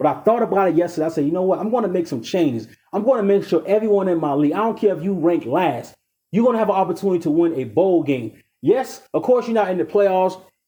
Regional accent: South Carolina, United States; Like, I named my own South Carolina Bowl. I'm from South Carolina.

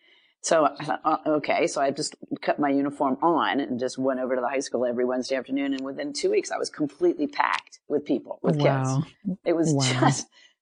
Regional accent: East Coast, United States; also born or lived in San Diego / Japan; Many people had always thought I was a West Coast gal because of just the way I am. But I'm not. I'm actually from the East Coast completely. And my family's still there, et cetera.

